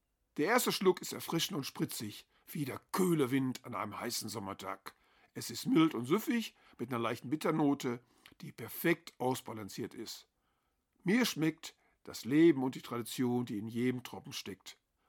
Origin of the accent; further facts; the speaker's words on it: Schwerte, North Rhine-Westphalia, Germany; ich bin ja eigentlich aus Schwerte bei Dortmund